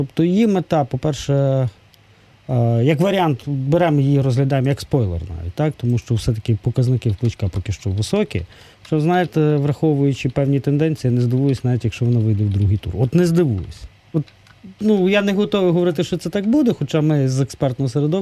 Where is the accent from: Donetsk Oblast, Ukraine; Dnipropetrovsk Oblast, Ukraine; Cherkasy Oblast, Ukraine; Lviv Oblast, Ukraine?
Lviv Oblast, Ukraine; Lviv; now in Kyiv, Ukraine; Тому що я сам родом зі Львова